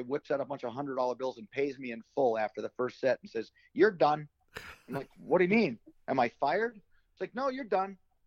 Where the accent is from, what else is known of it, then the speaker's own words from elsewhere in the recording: New Jersey, United States; also born or lived in Bronx; Okay, I was born in the Bronx, and when my parents wanted to move us kids out for the quote-unquote better life, I was moved to the New Jersey suburbs.